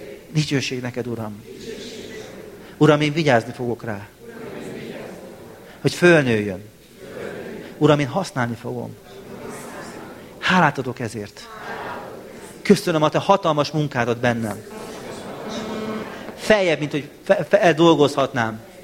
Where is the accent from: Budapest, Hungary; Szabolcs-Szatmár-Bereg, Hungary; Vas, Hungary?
Budapest, Hungary; Itt nevelkedtem az egyháza Budapesten.